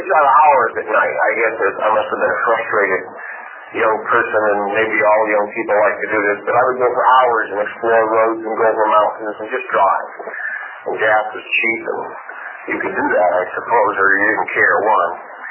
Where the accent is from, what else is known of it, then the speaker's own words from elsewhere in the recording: Oregon, United States; now in Kennewick, United States; And I grew up in Oregon, there was fog all over the place.